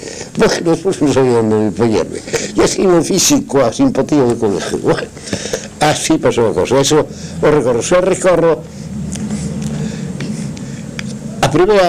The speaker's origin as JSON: {"language": "Galician", "town": "Lugo", "region": "Galicia", "country": "Spain", "tie": "born there", "said": "Ah, nacín en Lugo. Nacín en Lugo nunha casa que non hai"}